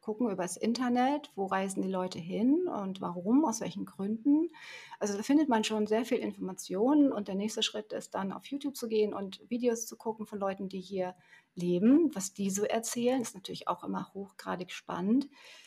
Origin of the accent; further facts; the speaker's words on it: Germany; Wenn die Menschen verstanden haben, wir sind Deutsche, dann hieß es, guten Tag.